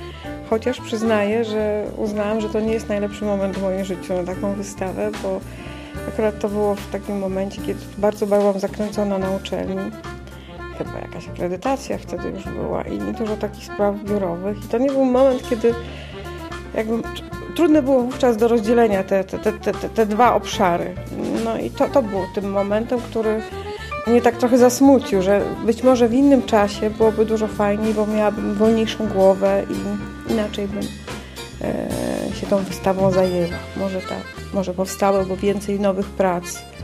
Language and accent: Polish; Lublin, Lublin Voivodeship, Poland; bo pochodzimy z Lublina, więc inne środowisko, inne miasto